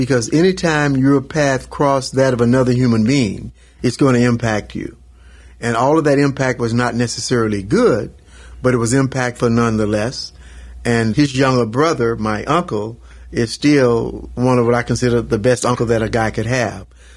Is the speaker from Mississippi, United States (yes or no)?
yes; Glen Allen, Mississippi, United States; born there; now in Tulsa, United States; I was born in Glen Allen, Mississippi.